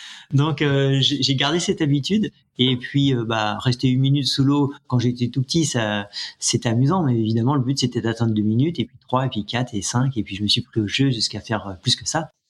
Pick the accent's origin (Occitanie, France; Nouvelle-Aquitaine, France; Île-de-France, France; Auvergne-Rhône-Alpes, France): Île-de-France, France; now in Hérault, France; je suis né en 1970 dans les Yvelines, donc loin de l'Hérault où j'habite aujourd'hui. Donc j'ai grandi là-bas